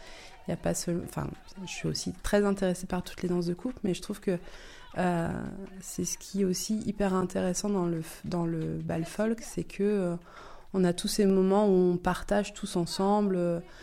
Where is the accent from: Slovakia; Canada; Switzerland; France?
France; Brittany; je suis bretonne et du coup moi j'ai découvert très tôt la musique traditionnelle en Bretagne.